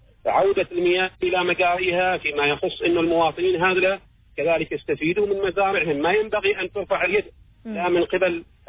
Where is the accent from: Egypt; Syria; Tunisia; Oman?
Oman; نحن كعمانيين